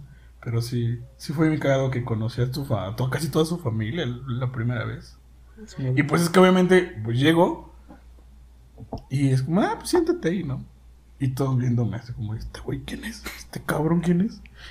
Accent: Oaxaca, Mexico; No, soy de Oaxaca.

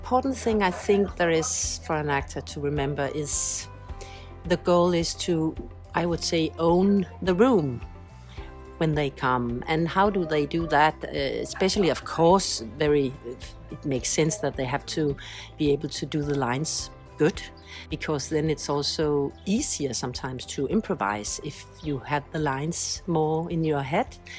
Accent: Copenhagen, Capital Region, Denmark; from Copenhagen, casting director, working since 1997, I think.

